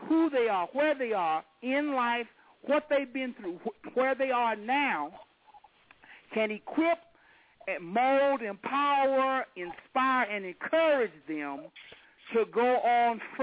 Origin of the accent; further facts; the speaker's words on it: the South, United States; I mean, that's just the way we were raised in the South.